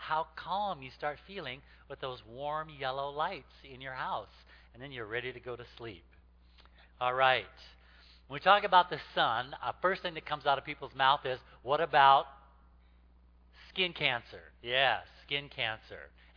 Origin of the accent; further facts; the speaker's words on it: Alaska, United States; I grew up in Alaska, and of course, tanning beds are on every other street corner.